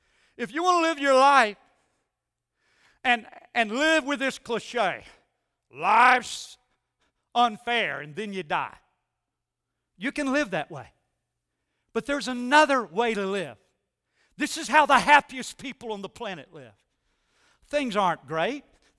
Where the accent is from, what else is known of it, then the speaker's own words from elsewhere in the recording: Arkansas, United States; Life's unfair. I'm from Arkansas. I didn't get all the privileges everybody else.